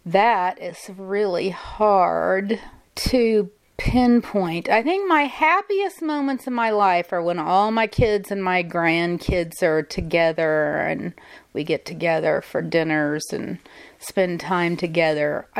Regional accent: Odessa, Missouri, United States; I grew up in Odessa, Missouri.

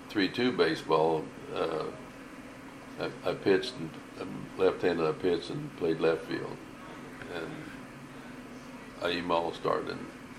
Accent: Sugar Creek, Missouri, United States; My hometown, I grew up just on the border of Sugar Creek.

